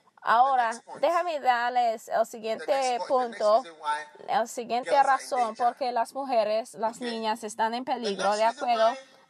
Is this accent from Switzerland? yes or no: yes; Switzerland; Yo sé esto porque de ahí vengo, pues yo soy de Suiza y no tengo ninguna vergüenza por eso.